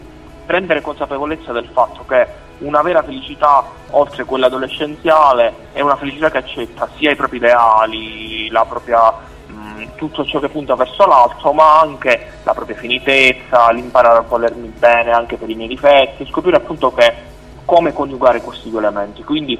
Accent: Sicily, Italy; sono siciliano ma non c'era bisogno di dirlo credo, e adesso sono appunto vivo in Toscana proprio per ragioni accademiche

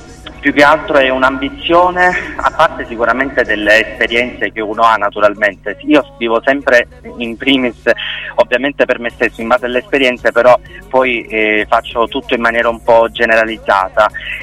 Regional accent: Sicily, Italy; io al momento mi trovo in Sicilia, perché io sono siciliano, quindi abito qua in Sicilia

